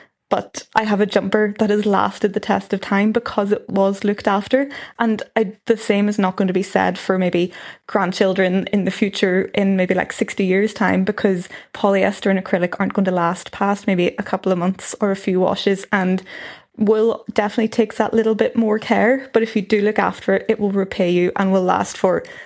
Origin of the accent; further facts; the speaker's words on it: Ireland; I think as Irish people, especially in this weather, we're so adept at layering anyway.